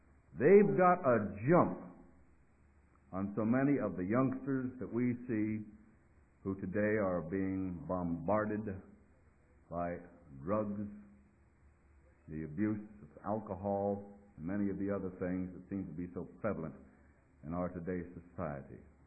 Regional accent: Statesboro, Georgia, United States; He happens to come from my hometown of Statesboro.

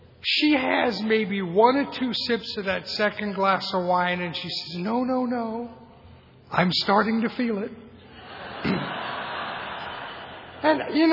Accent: England, United Kingdom; born there; I've lost my accent, but I was born in England.

